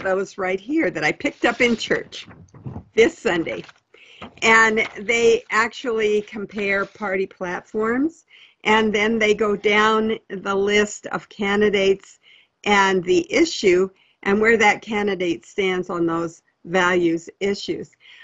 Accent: Reno, Nevada, United States; The other thing that I've noticed in my, in Reno, that's where I live, in my hometown, is the number of pastors now

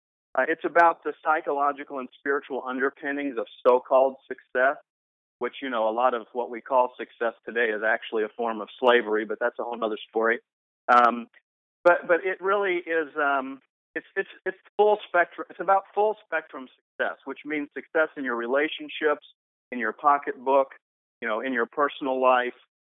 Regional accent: Alabama, United States; I would say I grew up in Alabama, and from a very early age, from 10 years old, I knew I wanted to be a writer.

